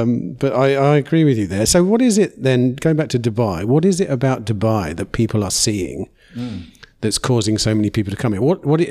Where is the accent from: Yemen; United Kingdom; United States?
United Kingdom; South East England; I grew up in Kent, right?